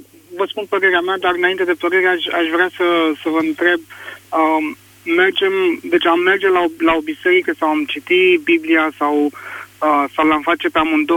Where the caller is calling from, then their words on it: Bucharest, Romania; sunt din București.